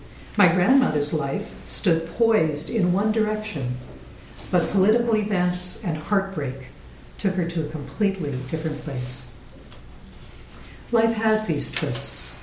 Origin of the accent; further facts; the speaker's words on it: Ontario, Canada; We grew up in the Niagara region, and my family lived here in the Fraser Valley